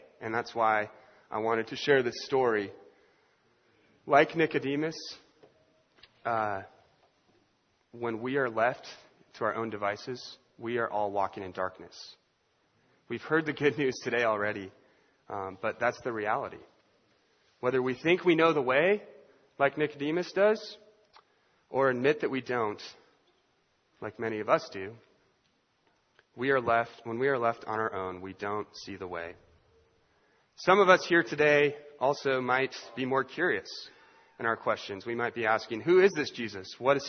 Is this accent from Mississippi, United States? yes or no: no; Washington, United States; My wife and I are from the great state of Washington, the Pacific Northwest, and in the mountain, there's mountains there.